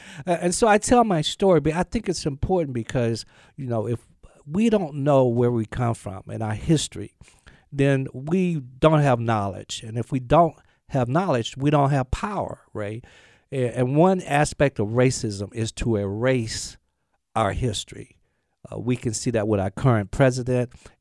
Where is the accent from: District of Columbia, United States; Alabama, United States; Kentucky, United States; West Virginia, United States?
Alabama, United States; Gaston; I grew up in Gaston, Alabama, which is only an hour and a half from here, 2 hours, 1952, Ray. Mm. And I never went to a black school.